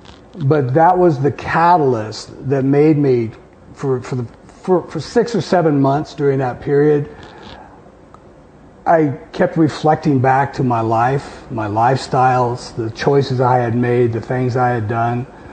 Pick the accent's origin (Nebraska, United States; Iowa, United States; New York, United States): Nebraska, United States; And I'm a kid from Nebraska, okay?